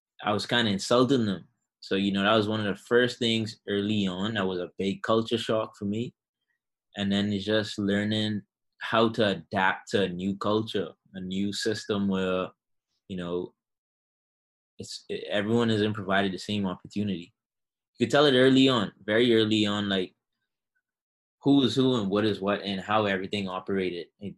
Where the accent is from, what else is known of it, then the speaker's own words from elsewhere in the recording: Bahamas; now in United States; growing up in the Bahamas, one thing that they taught us from a young age is yes sir, no sir, yes ma'am, no ma'am, good morning, good afternoon, good evening, holding doors open